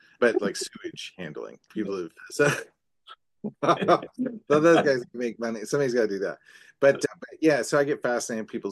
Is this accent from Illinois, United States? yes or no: yes; East Peoria, Illinois, United States; also born or lived in Galesburg; And then we moved to East Peoria, Illinois, and I grew up there, which is right across the street, right across the river from